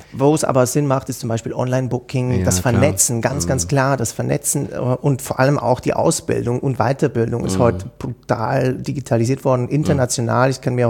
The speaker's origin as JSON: {"language": "German", "country": "Switzerland", "said": "Und ich erlebe das einfach bei uns in der Schweiz ganz, ganz stark."}